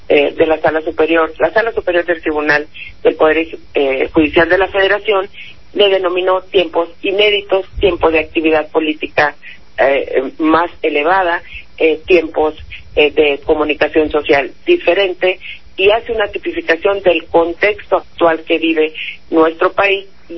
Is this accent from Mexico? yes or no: yes; Sonora, Mexico; vengo del estado de Sonora.